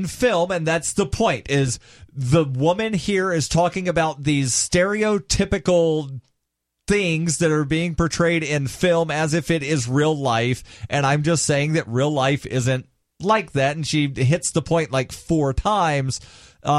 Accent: Alabama, United States; And I'm the redneck because I grew up in Alabama where we didn't have bull riding.

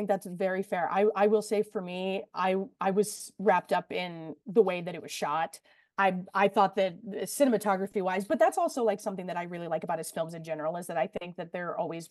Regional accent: Louisville, Kentucky, United States; I'm from Louisville.

